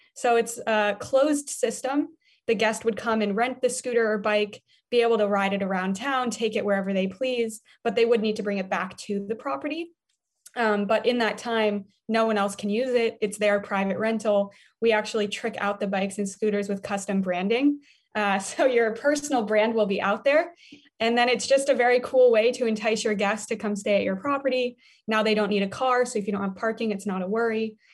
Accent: Denver, Colorado, United States; born or raised there

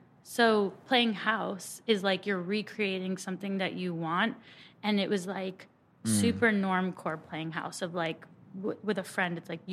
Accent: Alameda, California, United States; But I grew up in the Bay Area, and I grew up in the island city of Alameda

